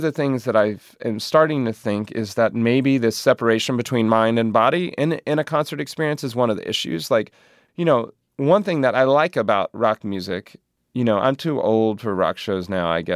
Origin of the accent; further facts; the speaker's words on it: North Carolina, United States; and I'm from North Carolina, and spending time with them has made me realize